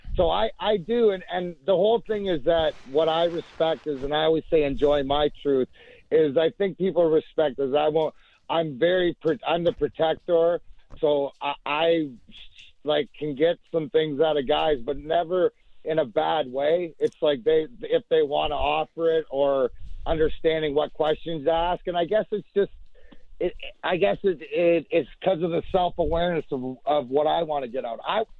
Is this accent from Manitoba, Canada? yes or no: no; Leamington, Ontario, Canada; I got to work out here because I'm from Leamington, so I would come over all summer.